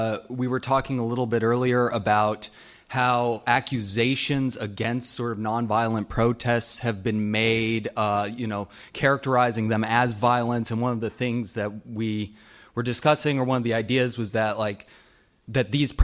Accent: Oakland, California, United States; I'm from Oakland, California.

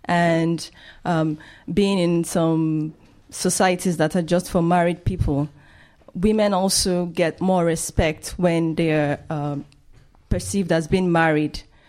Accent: Nigeria; now in Palo Alto, United States; I'm a grad student from Palo Alto. I'm Nigerian.

